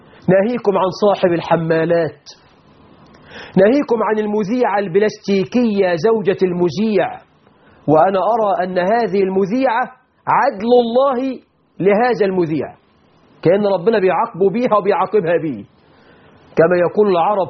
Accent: Egypt; عندنا في مصر

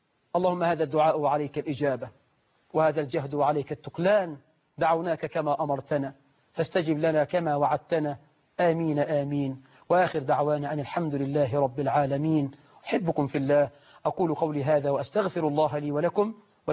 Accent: Egypt

